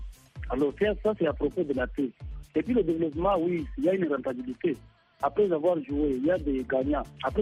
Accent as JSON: {"language": "French", "town": "Goma", "region": "North Kivu", "country": "DR Congo", "said": "Je suis de la RDC, chef lieu c'est Goma."}